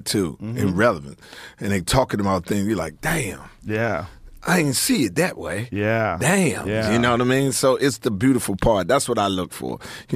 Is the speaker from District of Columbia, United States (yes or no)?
yes; Washington, District of Columbia, United States; At home. I'm from Washington, D.C., Southeast D.C.